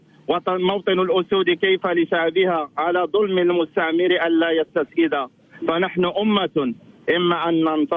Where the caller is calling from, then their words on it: Fez, Fès-Meknès, Morocco; مدينه فاس